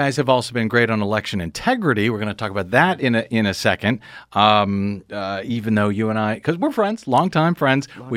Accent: Missouri, United States; By the way, I'm from Missouri. Never heard of Ebbing, Missouri.

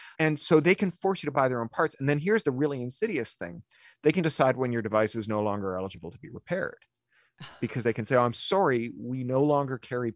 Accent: Ontario, Canada; You know, I grew up in Ontario.

